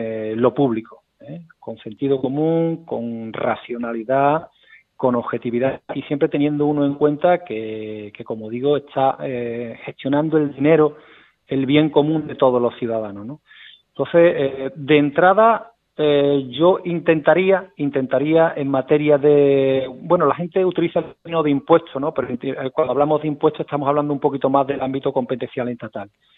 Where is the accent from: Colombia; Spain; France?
Spain; Fuentes de Andalucía, Andalusia; Mi pueblo, mi familia está ahí, en fin. Y en cuanto a qué quiero aportar, pues por supuesto, de entrada, trabajo, entrega, voluntad y además porque creo que ha llegado el momento en Fuentes de Andalucía de un cierto cambio.